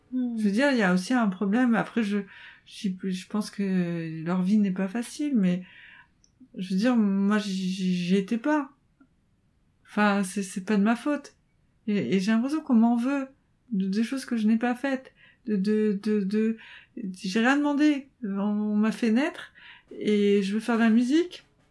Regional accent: France; born there; moi, ma culture, c'est la France. Je suis née en France et j'ai... voilà, je parle mieux français qu'arabe. Je ne parle pas arabe.

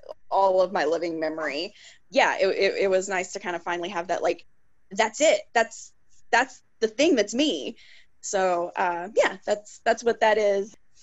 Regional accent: Kentucky, United States; I mean, I was born and raised in Kentucky, you know, it takes a minute for everything to get to us here.

